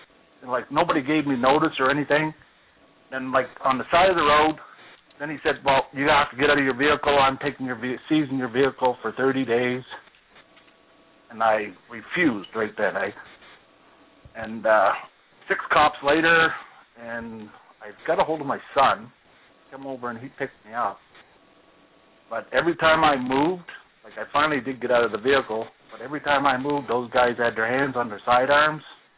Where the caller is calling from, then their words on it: Alberta, Canada; I'm in Rocky Mountain.